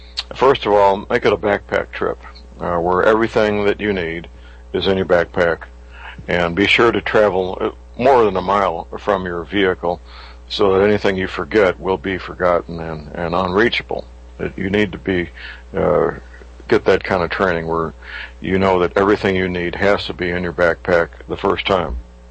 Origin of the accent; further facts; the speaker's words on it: St. Louis, Missouri, United States; Dr. Myers is a chiropractic physician living and practicing in my hometown, St. Louis, Missouri.